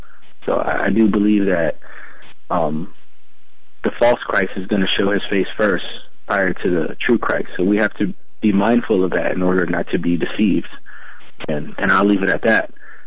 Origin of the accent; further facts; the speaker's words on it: Virginia, United States; I am born and raised in Virginia. I'm a local. My family, like my mother and father, they're Puerto Rican and Colombian.